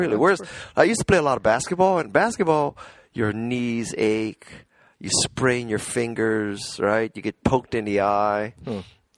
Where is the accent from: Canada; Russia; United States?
United States; Hawaii; No, no, no. I grew up in Hawaii. There's no pond hockey in Hawaii.